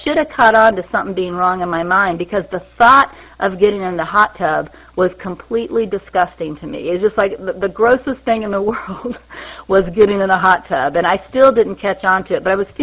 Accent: Kansas, United States; now in North Carolina, United States; was born and raised in Kansas. I wave at everybody I walk by. I now live in rural North Carolina.

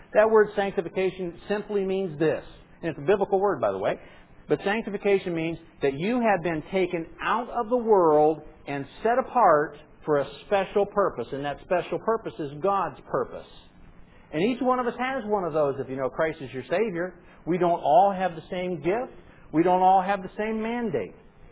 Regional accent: Pennsylvania, United States; And by the way, I'm from Pennsylvania, so I kind of think paradise kind of is.

